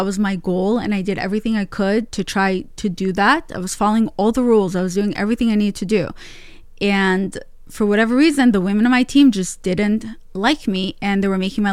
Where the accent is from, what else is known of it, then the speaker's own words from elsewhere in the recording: United States; So yeah, we moved to the U.S. and my dad lost most of our money. So I grew up in America pretty poor